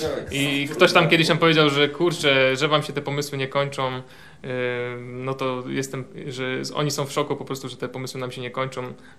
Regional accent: Zielona Góra, Lubusz Voivodeship, Poland; Znaczy nie każdy chyba wierzy, że my jesteśmy z Zielonej Góry, tak?

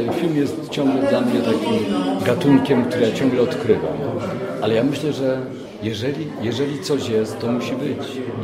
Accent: Nowy Wiśnicz, Lesser Poland, Poland; Mimo że z małej miejscowości pochodzę, spod Krakowa, z Nowego Wiśnicza, koło Wadowic

